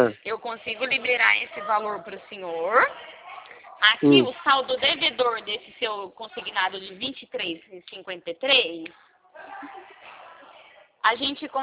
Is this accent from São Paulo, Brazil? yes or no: yes; Araras, São Paulo, Brazil; Eu também sou daqui de Araras.